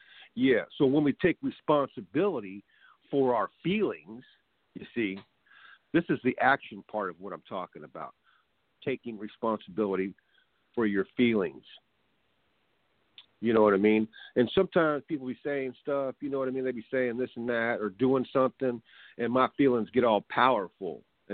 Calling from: California, United States; I'm calling from California.

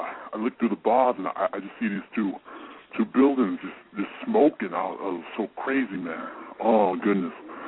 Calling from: Michigan, United States; right here calling from Michigan.

